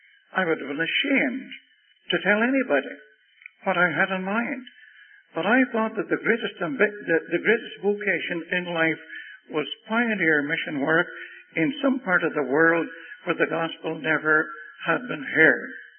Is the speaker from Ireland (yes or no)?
yes; Ireland; I'm an Irishman. I suppose my tongue would betray me. But I felt I couldn't leave Ireland without doing something in the work of God in the country in which I was born.